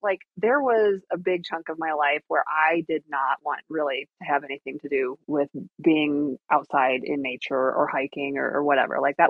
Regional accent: Michigan, United States; Well, and I grew up in Michigan, so it's not like I don't know what humidity is.

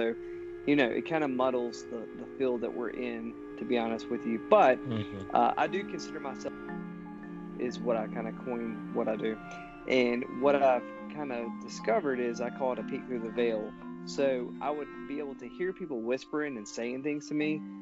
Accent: Mississippi, United States; and I'm from Mississippi. My grandparents lived in Brookhaven, Mississippi, which is a very small town in Mississippi.

